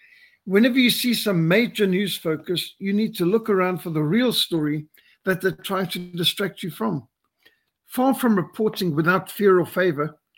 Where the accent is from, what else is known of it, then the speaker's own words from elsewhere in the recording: Zimbabwe; I was brought up in Rhodesia